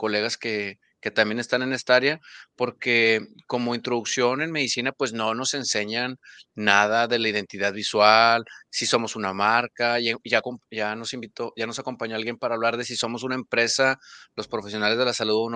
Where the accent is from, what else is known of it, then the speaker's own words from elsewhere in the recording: Mexico; Yo soy de México para los que nos escuchen allá, por eso los tonos serán muy diferentes.